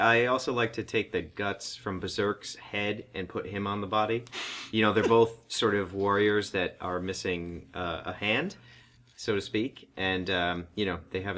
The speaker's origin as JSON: {"language": "English", "region": "Florida", "country": "United States", "said": "I am from Florida."}